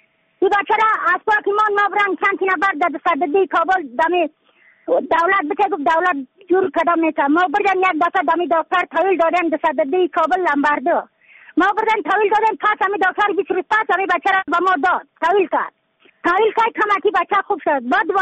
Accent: Badakhshan, Afghanistan; از بدخشان هستم، مرکز بدخشان

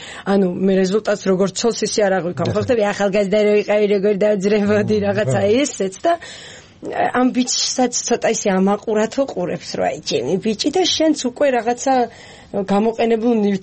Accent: Imereti, Georgia; მე თვითონ იმერელი ვარ

